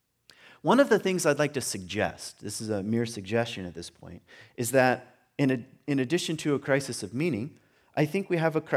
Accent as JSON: {"language": "English", "town": "Lynchburg", "region": "Virginia", "country": "United States", "tie": "born or raised there", "said": "Now, I went to a Baptist church growing up in Lynchburg, Virginia."}